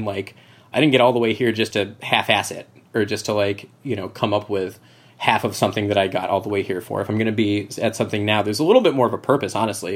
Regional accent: Florida, United States; I like growing up in Florida is a weird place. So like disaster preparation is kind of baked into your mentality growing up.

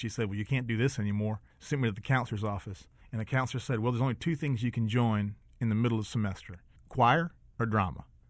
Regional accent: Cut and Shoot, Texas, United States; A little town called Cut and Shoot, Texas, outside of Conroe, Texas, which is in the Houston area.

